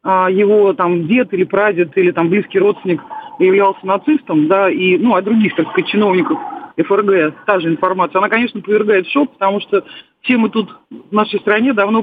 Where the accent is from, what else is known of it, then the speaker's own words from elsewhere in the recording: Moscow, Russia; Я из Москвы.